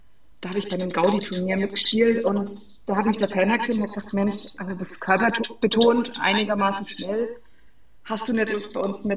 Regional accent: Bavaria, Germany; Also da, wo ich herkomme, aus dem fränkischen Seenland, kann man sagen.

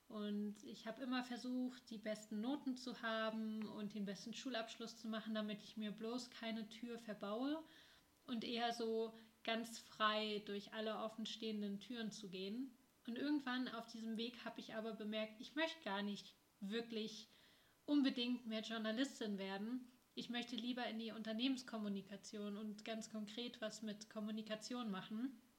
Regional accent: Northern Germany, Germany; Ich komme aus Norddeutschland. Und ich habe einen Frosch im Hals. Ich komme aus Norddeutschland, aus der Nähe von Hamburg. Ich bin 24 Jahre alt.

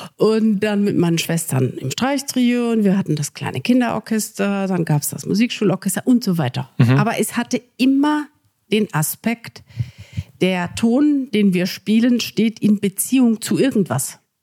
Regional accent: Lahr, Baden-Württemberg, Germany; an der Musikschule in Lahr im Schwarzwald, wo ich aufgewachsen bin.

